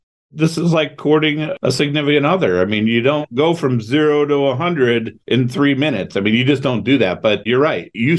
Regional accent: Cleveland, Ohio, United States; So remember, we grew up in Cleveland. So there really was no third-party management in Cleveland because nobody invests in Cleveland from outside of Cleveland.

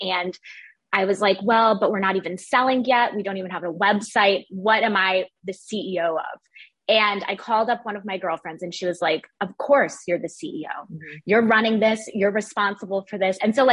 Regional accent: Midwest, United States; now in New York City, United States; So I grew up in the Midwest. I know that you're also located in the Midwest and went to school there. And then I moved to New York City for a very exciting job in finance, but in retail.

